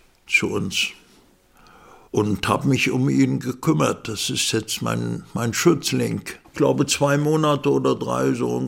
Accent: Königsberg, Kaliningrad Oblast, Russia; also born or lived in East Prussia; Dann sage ich, aus Ostpreußen, ich bin Königsberger. Meine Heimat ist Ostpreußen. Wo mein Eingang in die Welt stattgefunden hat, ist dort.

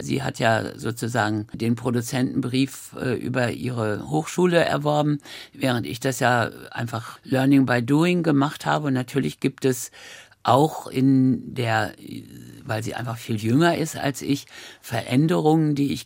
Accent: Berlin, Germany; nee, wir sind doch Berliner und jetzt bleiben wir in Berlin.

